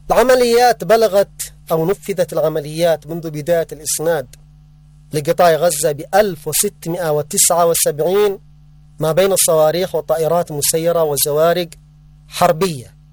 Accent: Yemen; نحن كشعب يمني على المستوى الرسمي والشعبي وعلى المستوى العسكري وفي كل المجالات

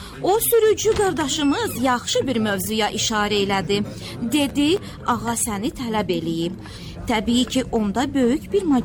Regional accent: Baku, Azerbaijan; Bakılıyam.

